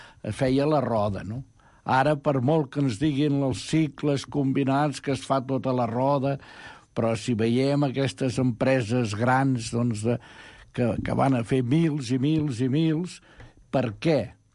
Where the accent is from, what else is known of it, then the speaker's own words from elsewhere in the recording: Catalonia, Spain; jo que vinc del Moianès, que hi ha... que hi havia les masies